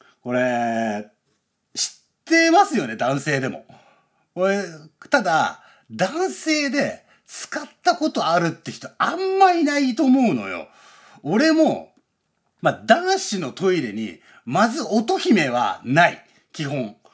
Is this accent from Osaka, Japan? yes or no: no; Urawa, Saitama, Japan; うちの実家浦和だからさ、なんかまあ、なんつうの、関東平野のど真ん中だから